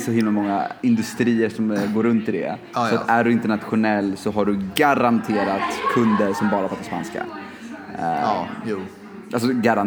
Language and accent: Swedish; Sweden; born there; Att hon snackade spanska till mig. Och jag är tacksam att jag är född i Sverige.